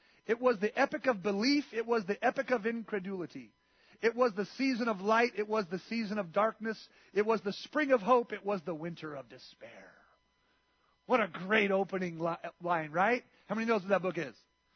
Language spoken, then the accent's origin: English; Hayward, California, United States; I remember seeing it in Hayward. I grew up in Hayward.